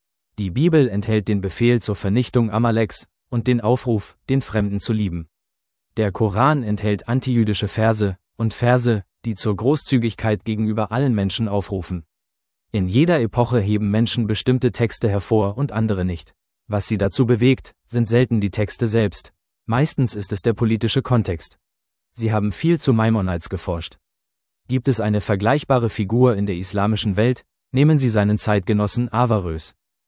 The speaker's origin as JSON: {"language": "German", "town": "Haifa", "region": "Haifa District", "country": "Israel", "tie": "born or raised there", "said": "Ich bin in Haifa aufgewachsen"}